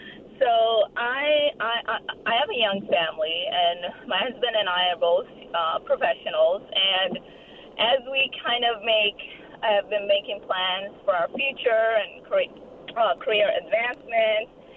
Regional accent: Somalia; now in Minneapolis, United States; I'm originally from Somalia. And I live in Minneapolis, so this is kind of the second largest settlement of Somalis outside of Somalia.

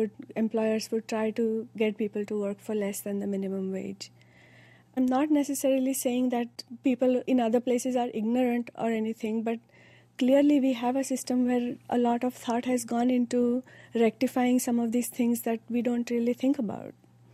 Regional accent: India; moved away as an adult; now in Milford, United States; I grew up in India. I lived there until my early 20s.

